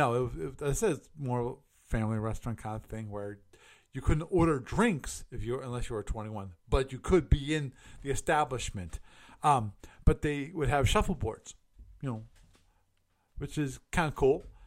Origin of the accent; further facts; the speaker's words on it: Maryland, United States; Of course, I grew up in Maryland where the local bar down the end of the block where up here they call them family restaurants.